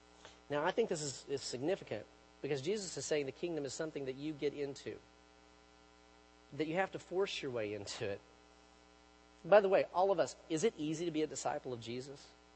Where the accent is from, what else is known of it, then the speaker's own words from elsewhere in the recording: United States; it doesn't even matter that I'm an American